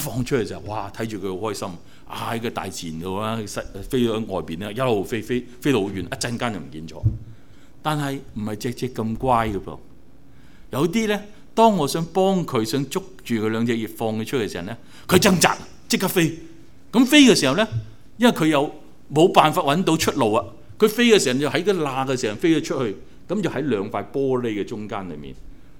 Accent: China; 即係如果我哋中國人嚟講，就係花甲蟲。

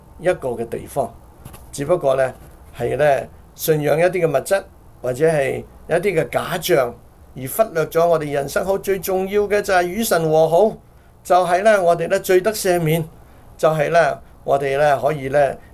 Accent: China; 尤其我们中国人呢见了面就是吃了饭没有，似乎呢外国人呢好像比较少这样问

